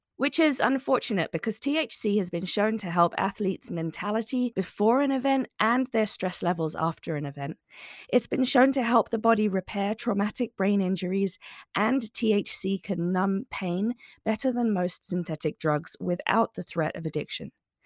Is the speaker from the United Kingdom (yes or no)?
yes; England, United Kingdom; So I first want to clear up that I am English and I will probably call soccer football at some point.